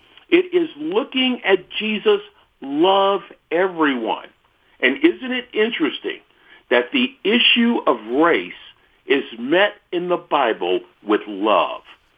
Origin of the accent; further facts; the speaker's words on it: California, United States; I grew up in a very integrated part of the world. I grew up in the San Francisco Bay Area. On my block, we had Filipino, African American, Hispanic, and white.